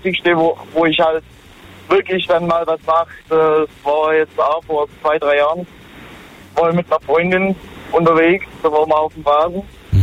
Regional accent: Dalsheim, Rhineland-Palatinate, Germany; Ich komme ja aus Dalsheim. Bei uns gibt's auch so, ja, schon ein Volksfest

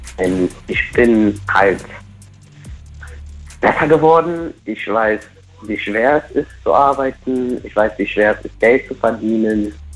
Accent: Portugal; German is a second language; now in Germany; ich komme herkömmlich nicht aus Deutschland. Ich komme aus Portugal. Ich bin seit 4 Jahren hier, aber habe mich gut angewöhnt.

